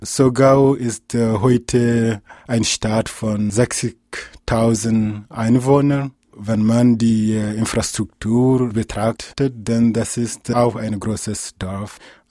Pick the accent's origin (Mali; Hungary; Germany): Mali; Bagundié, Gao Region; also born or lived in Gao; Und ich bin in Bagundié geboren und aufgewachsen. Das ist ungefähr 7 Kilometer von der Regionalhauptstadt Gao entfernt.